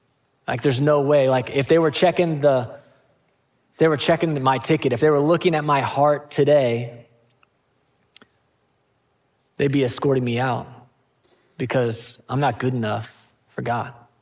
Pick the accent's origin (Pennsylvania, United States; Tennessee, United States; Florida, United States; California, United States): Pennsylvania, United States; Pittsburgh; And you know, I'm from Pittsburgh